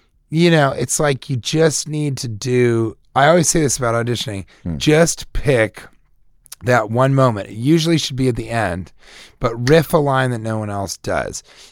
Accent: Colorado, United States; I'm from Colorado.

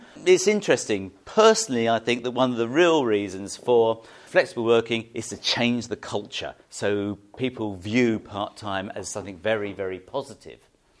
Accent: South East England, United Kingdom; I was brought up in Kent, so lots of fruit picking in Kent.

